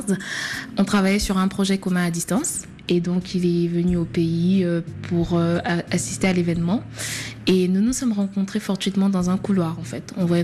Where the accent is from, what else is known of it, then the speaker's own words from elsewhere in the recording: Yamoussoukro, Côte d’Ivoire; now in Dakar, Senegal; Je viens de la Côte d'Ivoire.